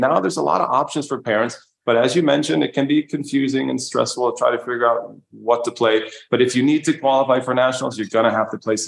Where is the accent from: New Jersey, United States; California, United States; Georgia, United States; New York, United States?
New York, United States; now in Vermont, United States; But I'm a New Yorker. I'm here, building something special.